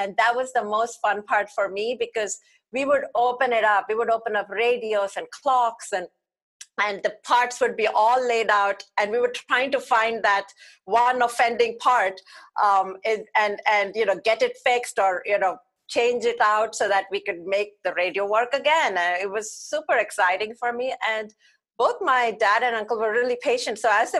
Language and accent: English; India; growing up in India